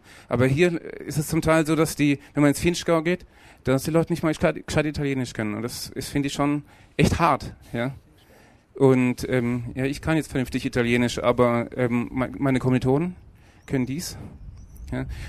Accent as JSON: {"language": "German", "country": "Germany", "said": "bin ein Deutscher, ja."}